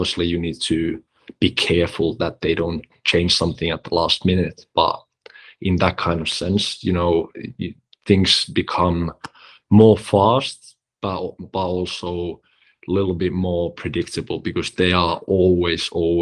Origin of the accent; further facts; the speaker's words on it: Finland; I was still traveling from Finland. I was going to high school in Finland, and you know, Adam Cels was kind enough to, you know, give me gloves to a 17-year-old Finnish kid